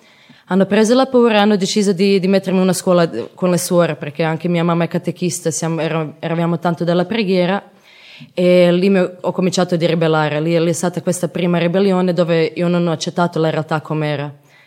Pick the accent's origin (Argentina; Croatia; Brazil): Croatia; Italian is a second language; now in Italy; sono di Croazia.